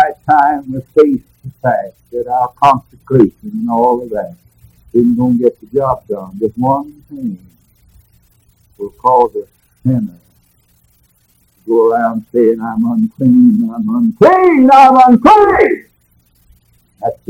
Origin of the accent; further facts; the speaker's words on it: the South, United States; Of course, I'm from the South, and down the South, everybody lives like the devil.